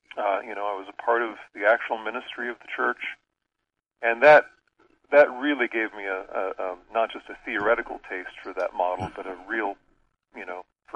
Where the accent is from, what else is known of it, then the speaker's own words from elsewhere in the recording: Indiana, United States; also born or lived in Hazleton, Pennsylvania; I had an internship at a church in just north of Indianapolis, as I'm from Indiana out here.